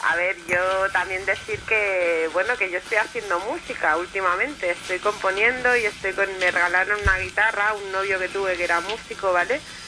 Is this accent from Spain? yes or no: yes; Andalusia, Spain; yo que soy andaluz